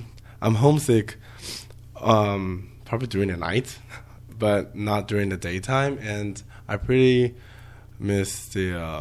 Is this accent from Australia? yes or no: no; Shanghai, China; now in Seattle, United States; I'm from China, Shanghai, if you ask.